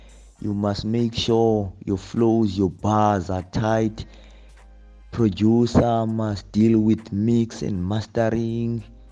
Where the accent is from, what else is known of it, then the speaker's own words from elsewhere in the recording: East London, Eastern Cape, South Africa; also born or lived in Langa; I was born in Langa, grew up in East London without my both parents. I grew up around my cousins.